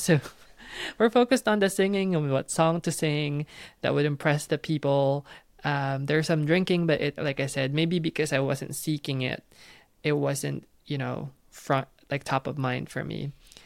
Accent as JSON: {"language": "English", "country": "Philippines", "tie": "born or raised there", "moved": "as an adult", "lives_now": "United States", "said": "So I grew up in the Philippines, mm-hmm. born and raised there. And in 2013, I was given the opportunity to move to the US for work."}